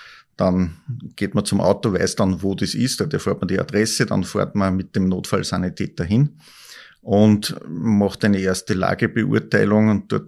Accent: Linz, Upper Austria, Austria; beim Roten Kreuz in Linz Stadt als gebürtiger Linzer begonnen habe mit der Sanitäterausbildung

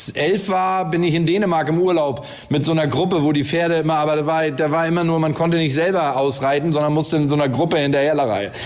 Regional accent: Volksdorf, Hamburg, Germany; Also ich komme aus Volksdorf

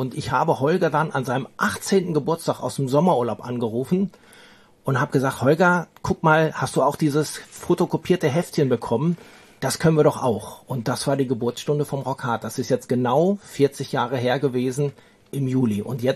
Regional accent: Dortmund, North Rhine-Westphalia, Germany; Wir kommen ja beide aus Dortmund, die Innenstadt war sehr nah

